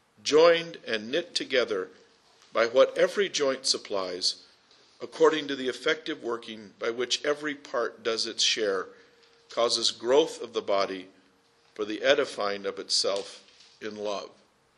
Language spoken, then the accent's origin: English; Fallbrook, California, United States; and I grew up in Fallbrook, and in the early 70s, I was pastoring a church there.